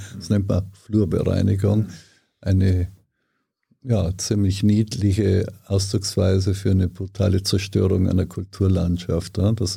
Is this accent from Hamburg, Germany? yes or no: no; Ortenburg, Bavaria, Germany; Niederbayern, Grafschaft Ortenburg, das ist ganz, ganz nahe an der österreichischen Grenze. Sehr schöne Landschaft